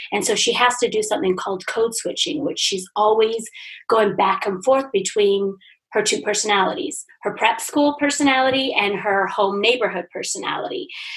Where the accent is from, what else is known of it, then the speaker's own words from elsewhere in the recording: East Millcreek, Utah, United States; also born or lived in Sandy; So I grew up here in the Salt Lake Valley in East Mill Creek and in Sandy. I went to the University of Utah, where I earned a degree in sociology